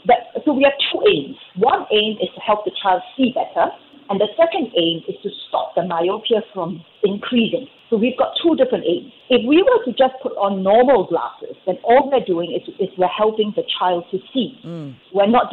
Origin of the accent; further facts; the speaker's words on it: Singapore; I'm Singaporean